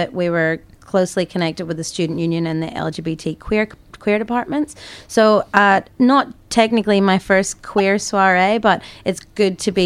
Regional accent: Ireland; accent: Irish; No, it's not Canada. My accent's from Ireland.

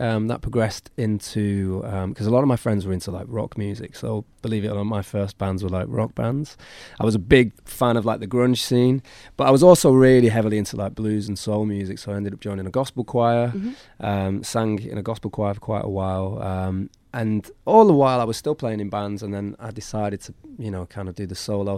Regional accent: Manchester, North West England, United Kingdom; So I grew up in Manchester, in England

